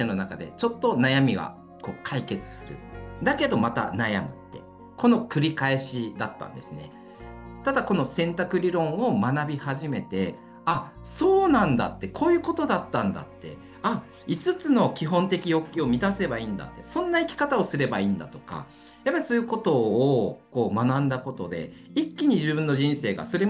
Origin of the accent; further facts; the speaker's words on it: Tochigi, Japan; also born or lived in Paraguay; 私が5歳の時にですね、日本に戻ってきまして、栃木県の方で当時は生活してたんですね。